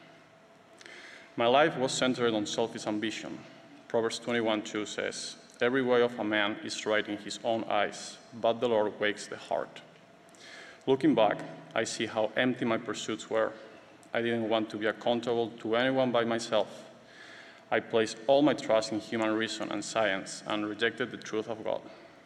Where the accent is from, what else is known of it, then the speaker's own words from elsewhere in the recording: Spain; I was born in Spain and raised in a small town in the north of the country. I grew up in a close-knit and loving family, immersed in a Roman Catholic culture, baptized as a baby